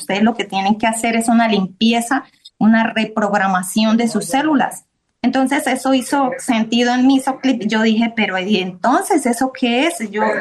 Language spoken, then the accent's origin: Spanish; Colombia; soy de acá de Colombia, dije, pues espero se pueda porque de otro país no sabía que se podía